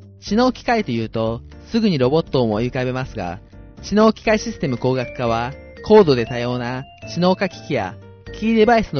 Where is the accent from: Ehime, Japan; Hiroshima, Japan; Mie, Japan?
Ehime, Japan; 私愛媛出身なんですけど